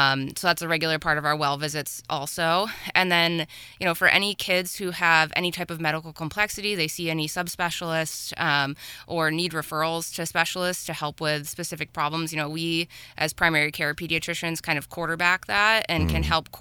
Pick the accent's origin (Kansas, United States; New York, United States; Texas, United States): New York, United States; Livonia; So I'm local. I'm originally from Livonia, which is down off of Canisius Lake